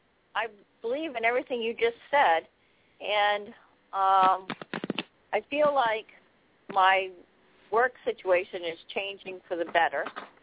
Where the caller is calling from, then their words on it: Maine, United States; I'm calling from Maine.